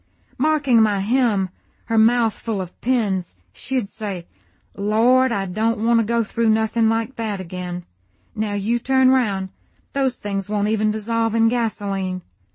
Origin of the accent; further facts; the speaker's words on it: Southern United States, United States; Growing up in the God-fearing, faith-healing end-of-the-world-is-at-hand South gave me many chances to visit snake collections beside gas stations when my parents stopped to fill up